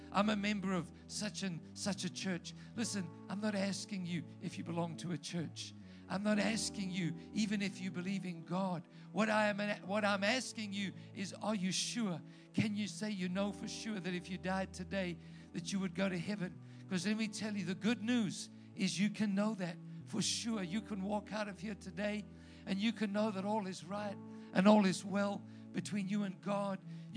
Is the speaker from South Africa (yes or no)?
yes; South Africa; the pharmacist, recognized my accent. She said, where are you from? I said, South Africa.